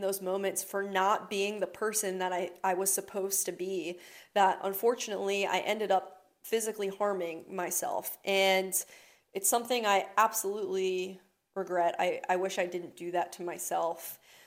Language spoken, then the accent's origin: English; Crofton, Maryland, United States; I'm from Crofton, Maryland, which is essentially a suburb town in outside Annapolis.